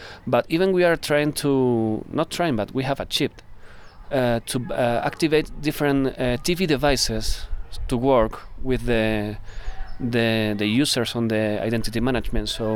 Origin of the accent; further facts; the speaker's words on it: Andalusia, Spain; English is a second language; I'm from Spain, from the south side of Spain